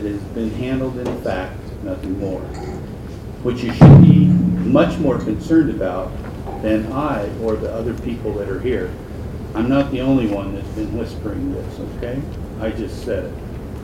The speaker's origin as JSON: {"language": "English", "town": "Payette", "region": "Idaho", "country": "United States", "tie": "born there", "said": "I was born in Payette."}